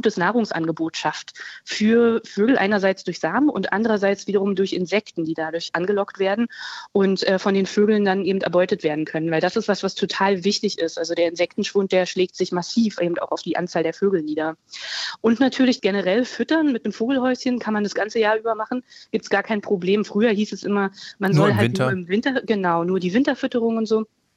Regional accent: Berlin, Germany; als Berlinerin kenne ich das natürlich auch nicht.

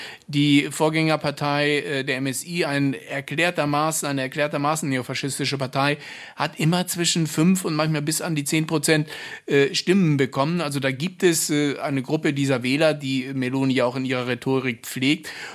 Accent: Germany; Also das Land ist schon komplexer, als wir es wahrnehmen als Deutsche.

